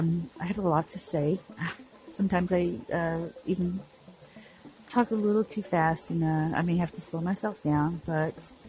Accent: Texas, United States; I'm from Texas.

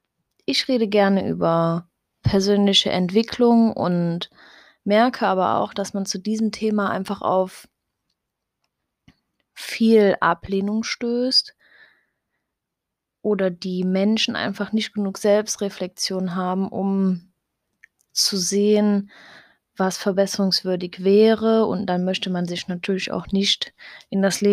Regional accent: Germany; Wie schon am Anfang erwähnt, bin ich 27 Jahre alt, ich komme aus Deutschland.

